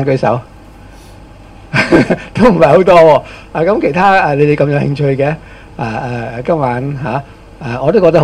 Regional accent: Hong Kong; 而家我哋香港人咧，我估计读中六嗰啲咧吓，一百个有70个入咗大学

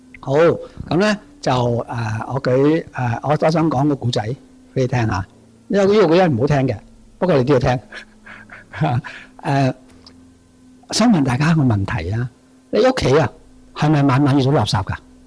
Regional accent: Hong Kong

